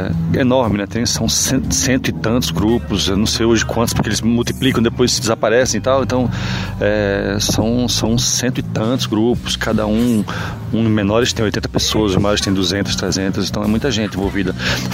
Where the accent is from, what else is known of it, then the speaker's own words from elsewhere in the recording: Recife, Pernambuco, Brazil; now in São Paulo, Brazil; antes disso eu saí de Recife para São Paulo, eu vivo em São Paulo há muitos anos já.